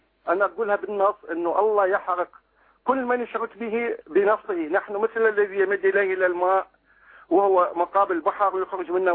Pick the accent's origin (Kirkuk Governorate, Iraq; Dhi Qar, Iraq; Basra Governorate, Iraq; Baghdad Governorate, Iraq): Baghdad Governorate, Iraq; Kadhimiya; انا من سكنة مدينة الكاظمية في بغداد، يعني انا من مواليد مدينة الكاظمية.